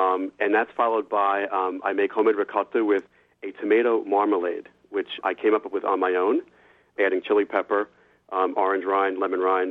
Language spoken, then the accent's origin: English; New Jersey, United States; and I'm the kid from Jersey.